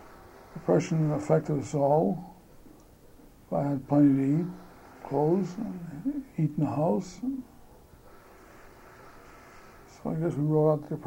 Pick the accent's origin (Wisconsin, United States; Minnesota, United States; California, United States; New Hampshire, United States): Wisconsin, United States; Milwaukee; I grew up in Milwaukee, did all the normal things, lived in a community where nobody I knew had a car, people were poor, but it wasn't until years later that I realized we were poor.